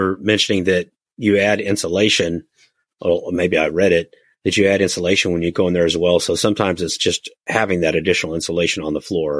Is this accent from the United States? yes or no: yes; Kansas, United States; moved away as an adult; I was raised in Kansas and I moved to Texas later in life. I'm like, there's no basements here, but there was basements all over the place in Kansas.